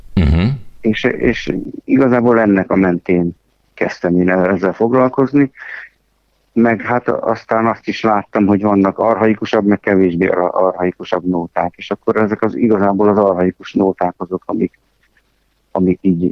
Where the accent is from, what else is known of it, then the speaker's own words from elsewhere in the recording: Tótkomlós, Békés, Hungary; Hát én Tótkomoson nőttem fel